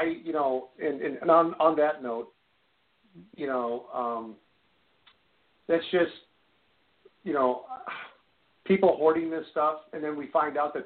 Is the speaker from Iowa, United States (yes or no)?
yes; Iowa, United States; a lot of the Amish people that I knew growing up in Iowa, you know, in my part of Iowa, you know, they're very well off.